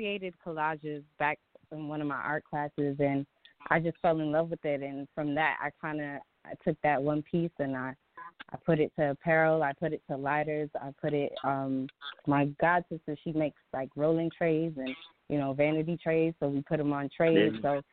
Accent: Rochester, New York, United States; now in Brooklyn, United States; I'm from Rochester, New York, based in Brooklyn, and I'm a visual artist.

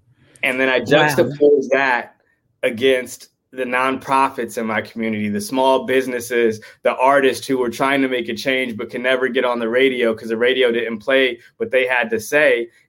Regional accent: Oakland, California, United States; I grew up in Oakland, California. That's where I'm at.

